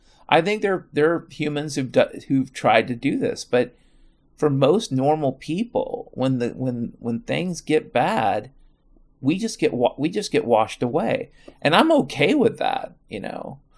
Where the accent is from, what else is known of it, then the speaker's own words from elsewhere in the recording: Washington, United States; born there; I can tell you I was born in Washington State a long time ago. I'm almost 50 years old.